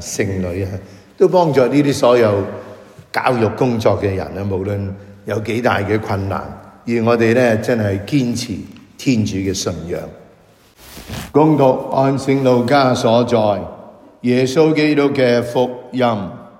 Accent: China; 那些犹太人和我们中国人的想法真的很不同。

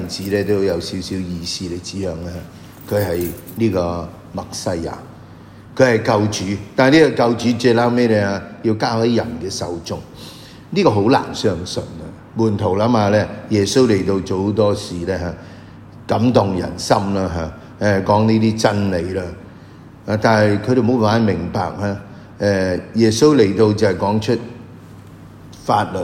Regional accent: China; 但我哋中國人嘅字有好美麗嘅

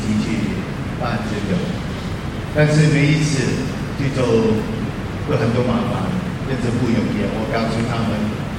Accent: Hong Kong; Chinese is a second language; 我的国语也不好，我属于香港人，所以如果你听不清楚，可以轻松。

